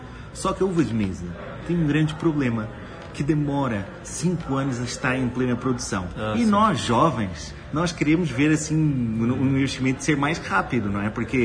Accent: Maringá, Paraná, Brazil; now in Portugal; nós quatro nascemos aqui em Maringá. E certo. Nós agora, depois de Maringá, fomos viver para Portugal. Então eu costumo sempre dizer com muito orgulho que sou maringaense

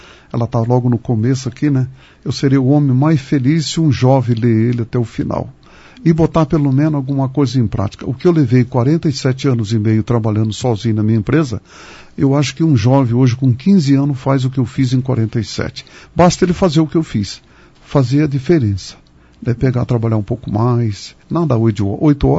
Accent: Paraná, Brazil; Eu me criei aqui perto de Maringá, aqui é onde está o pedágio, ali em Castelo Branco.

